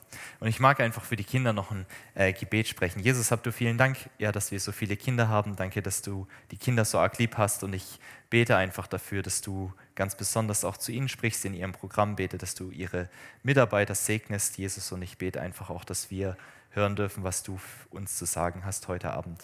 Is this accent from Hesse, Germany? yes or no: no; Baden-Württemberg, Germany; da ist einfach die Welt noch in Ordnung, so wie bei uns im Schwarzwald vielleicht.